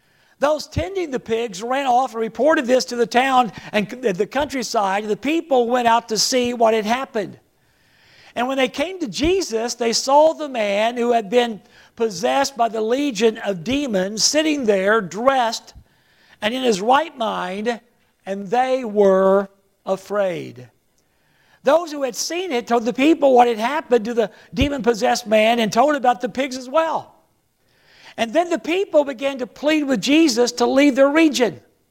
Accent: Oklahoma, United States; One Halloween night, when I was a kid growing up in Oklahoma, my little brother Johnny and I were riding with our older brother Alvin and a friend of his from church.

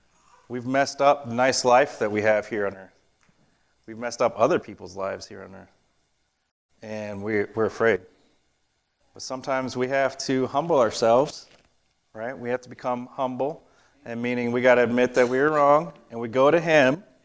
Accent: Florida, United States; I grew up in Florida, and I thought our house was on a big hill.

